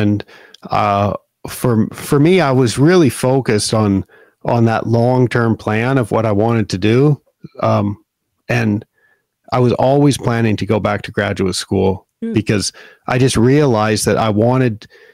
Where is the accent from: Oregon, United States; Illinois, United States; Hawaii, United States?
Oregon, United States; Yeah, I'm from Oregon. I grew up in the Willamette Valley, where a lot of the grass seed is produced.